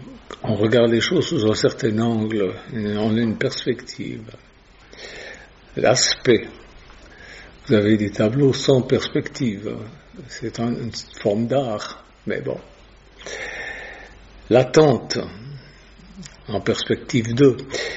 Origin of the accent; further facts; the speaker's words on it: Lausanne, Vaud, Switzerland; born there; puisque je suis suisse et je suis né à Lausanne.